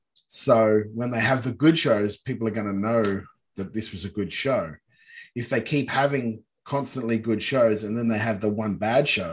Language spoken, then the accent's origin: English; Australia; I'm from Australia. And in Australia, we pay to watch